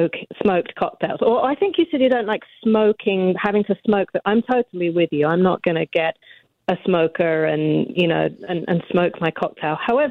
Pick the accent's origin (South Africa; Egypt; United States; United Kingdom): United Kingdom; And of course, being British, yes, I'm not going to lie. I've got a lot of tea at my disposal.